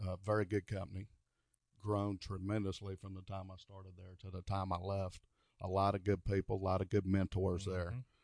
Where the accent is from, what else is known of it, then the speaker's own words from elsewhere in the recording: Atlanta, Georgia, United States; now in Savannah, United States; I'm from Atlanta, Georgia, originally. I grew up there. I went to high school there.